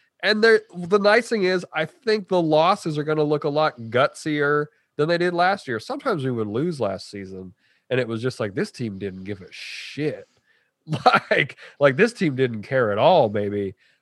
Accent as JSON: {"language": "English", "region": "Montana", "country": "United States", "said": "I don't use this term a lot and I'm from Montana, so this term has heavy weight."}